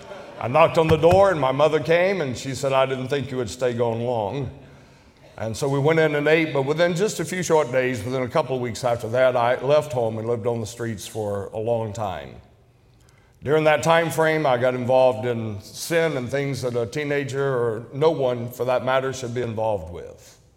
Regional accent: Chatsworth, Georgia, United States; I was born and raised in the South. I was born in Chatsworth, Georgia. And it is what I call the redneck capital of the United States of America.

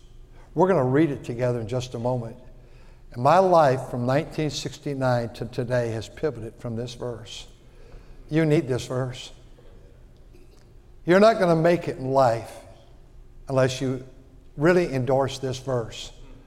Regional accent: California, United States; I grew up here in California, just about 15 minutes from here, and I didn't know anything about diagramming sentence.

